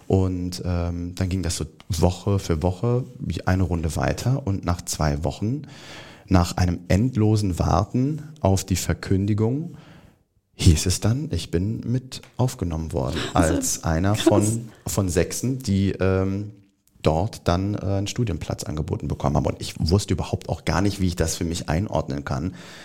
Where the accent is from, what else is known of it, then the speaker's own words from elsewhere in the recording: Siegen, North Rhine-Westphalia, Germany; born there; weil ich komme gebürtig aus Siegen.